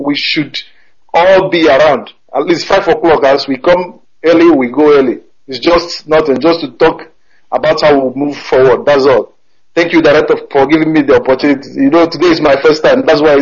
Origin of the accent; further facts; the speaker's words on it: Olu, Imo, Nigeria; now in Barcelona, Spain; I'm from Olu, Imo State.